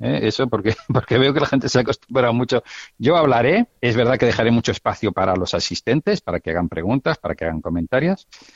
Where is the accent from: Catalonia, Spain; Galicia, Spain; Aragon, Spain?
Catalonia, Spain; Barcelona; now in Madrid, Spain; vine a Madrid porque hice unos artículos sobre Tolkien y la fe. Y yo soy de Barcelona.